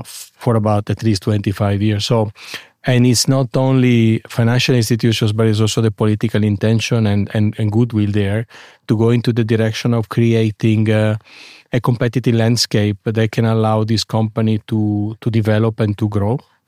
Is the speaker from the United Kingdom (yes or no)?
no; Italy; English is a second language; now in Munich, Germany; few people speak Italian, which I suppose has also something to do with the fact that they like my home country.